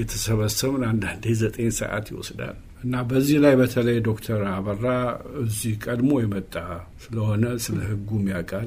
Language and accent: Amharic; Gondar, Amhara, Ethiopia; ብዙ ሰዎች ጎንደሬም አልመስላቸውም። የለብኝም ግን ንጹህ ጎንደሬ ነኝ። ምንም ድብልቅ የሌለኝ ንጹህ ጎንደሬ ነኝ።